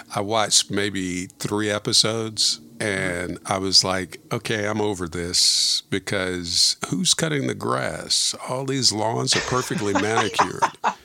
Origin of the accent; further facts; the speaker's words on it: Myrtle Beach, South Carolina, United States; growing up in South Carolina and spending 15, 16 years of my life in Myrtle Beach, South Carolina, still love that city, still love that area, have so many great memories there.